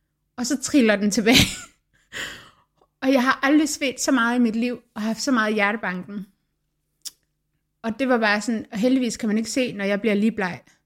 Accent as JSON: {"language": "Danish", "town": "Aarhus", "region": "Central Denmark Region", "country": "Denmark", "said": "Hallo, jeg er fra Aarhus."}